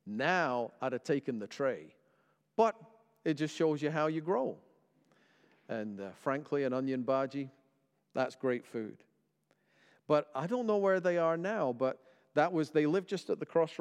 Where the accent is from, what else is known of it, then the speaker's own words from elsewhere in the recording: Scotland, United Kingdom; I was born in Scotland. I've grown up in Scotland to English parents with a bit of Welsh and German heritage. So I guess I'm European through and through.